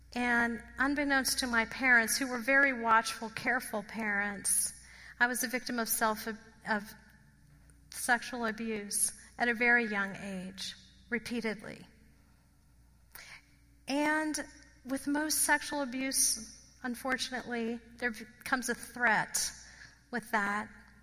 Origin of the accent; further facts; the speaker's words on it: New Orleans, Louisiana, United States; But I am from New Orleans. My mom and dad are from the South as well.